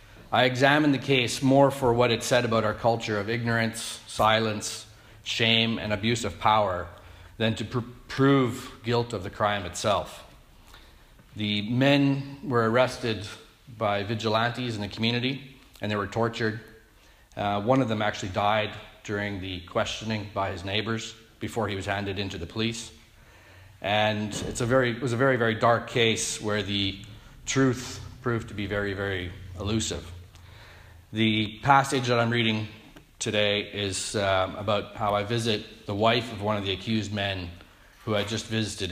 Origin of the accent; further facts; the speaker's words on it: Canada; born there; I'm a Canadian-born Mennonite, which is an ethnic religious group with Russian and Germanic roots.